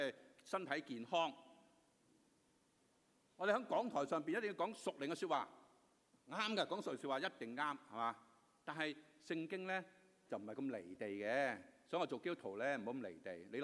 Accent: China; 喺我中國人嚟講，福係咩意思啊？

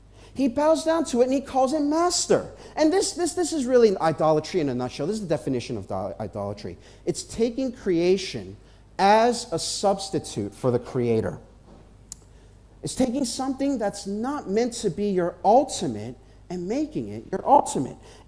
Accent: New York, United States; he was a pastor from my hometown in New York

